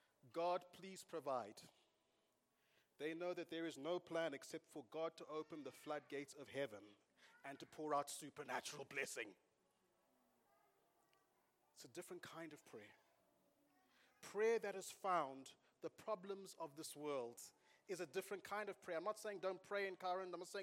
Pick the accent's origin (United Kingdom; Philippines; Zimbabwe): Zimbabwe; I didn't grow up here. I grew up in Zimbabwe.